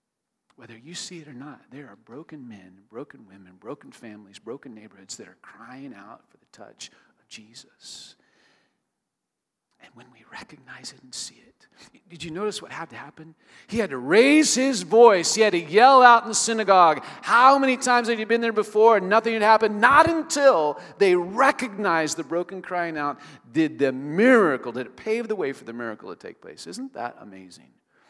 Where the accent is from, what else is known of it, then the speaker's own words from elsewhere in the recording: Iowa, United States; And we grew up in Iowa, rural Iowa.